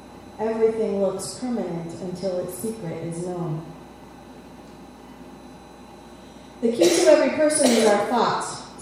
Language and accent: English; St. Paul, Minnesota, United States; I am visiting from St. Paul, Minnesota, which is just as cold and snowy as you are here.